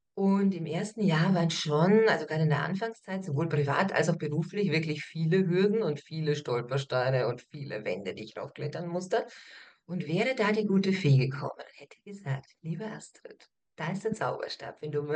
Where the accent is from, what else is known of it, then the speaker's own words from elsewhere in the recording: Austria; now in Germany; Wenn du als Österreicherin dastehst und dir anhören kannst von deinen Kunden, wieso brauchen wir eine Österreicherin, die eine deutsche Apotheke leitet?